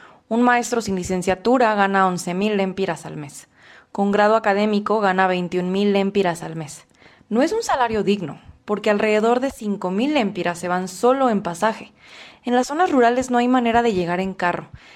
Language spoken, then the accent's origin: Spanish; Honduras; moved away as an adult; now in Mexico; Ahorita que estamos acá en México, ella está ya tranquila. Lo más lamentable es la salida de allá para acá. Esa es otra historia que uno vive. Cuando salimos de Honduras